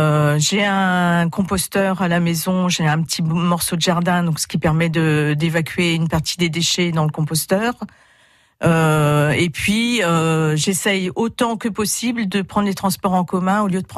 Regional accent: Amiens, Hauts-de-France, France; je viens d'Amiens. Donc je me suis dit, ça se fait pas.

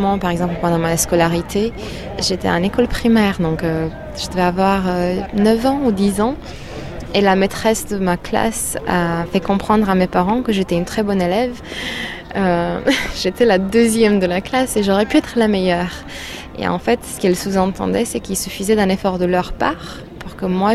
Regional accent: Romania; j'ai 31 ans, je suis roumaine, je travaille dans une librairie française à Bucarest

